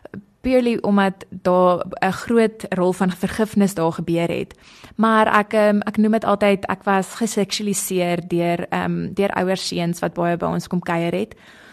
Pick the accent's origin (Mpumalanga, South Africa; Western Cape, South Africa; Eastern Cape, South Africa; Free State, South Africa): Eastern Cape, South Africa; Aliwal North; Ja, so ek het in 'n baie klein dorpie groot geword, genaamd Allewil Noord.